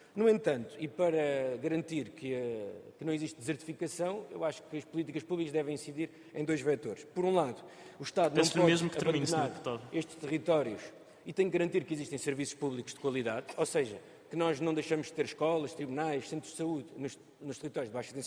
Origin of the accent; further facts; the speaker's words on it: Alcácer do Sal, Setúbal, Portugal; Eu sou do distrito de Setúbal, por exemplo, em Alcácer do Sal